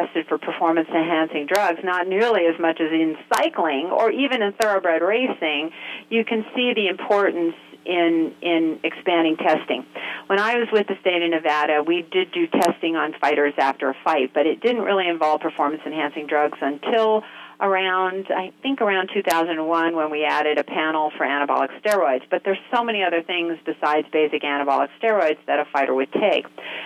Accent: Toronto, Ontario, Canada; born there; I was born in Toronto.

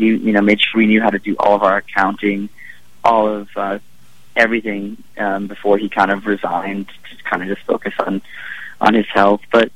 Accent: Austin, Texas, United States; I mean, Austin, you know, is where I grew up, and that's where, you know, I always was

